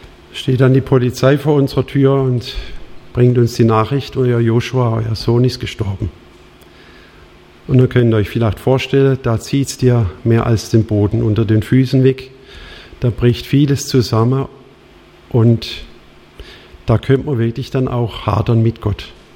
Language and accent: German; Alfeld, Germany; Ich komme über den Berg aus Alfeld, 13 Kilometer von hier weg, manche kennen es. 1200 Einwohner, rund 1000 waren zu meiner Kindheit, Jugend katholisch.